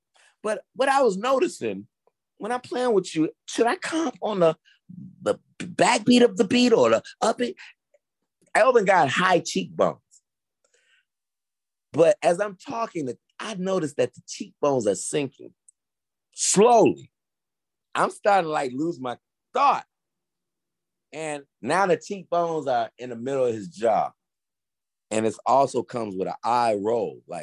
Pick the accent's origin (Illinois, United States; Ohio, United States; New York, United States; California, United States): Illinois, United States; Chicago; born there; I was born 1971 in Chicago, South Side of Chicago. I'm from a family of 9 brothers and sisters.